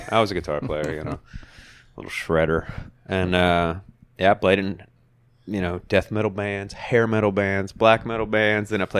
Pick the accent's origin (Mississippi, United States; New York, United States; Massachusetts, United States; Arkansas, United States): Mississippi, United States; also born or lived in Memphis; Yeah, I was born in Memphis, but raised in North Mississippi, right across the line.